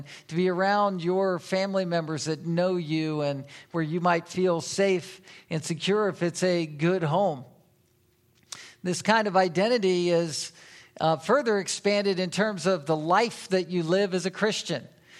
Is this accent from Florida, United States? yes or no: no; Virginia Beach, Virginia, United States; moved away as an adult; I grew up in Virginia Beach, which isn't too far from getting to family members down in Durham, and I used to visit these cousins and know them, and they knew me growing up my whole life